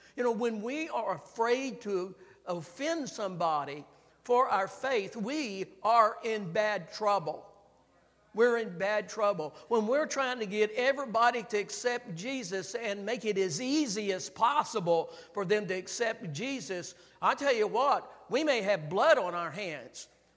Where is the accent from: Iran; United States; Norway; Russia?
United States; Owensboro, Kentucky; even though I'm from Owensboro, and so I know what it is to be outside the Bible Belt.